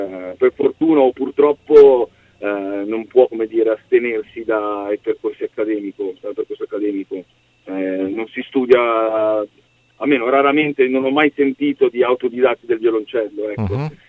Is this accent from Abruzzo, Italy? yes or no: no; Pregnana Milanese, Lombardy, Italy; Vicino a Ro, noi siamo cresciuti a Pregnana Milanese, tra l'altro Nico adesso vive anche lui a Pregnana Milanese, uh-huh. Quindi l'Interland Milanese.